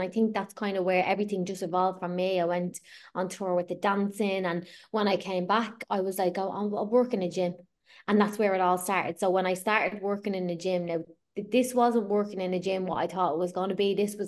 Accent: Dublin, Leinster, Ireland; I'm from Dublin, for anyone that doesn't know, North Dublin.

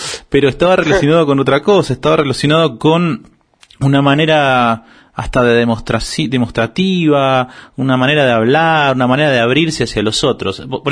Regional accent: Argentina; soy argentino.

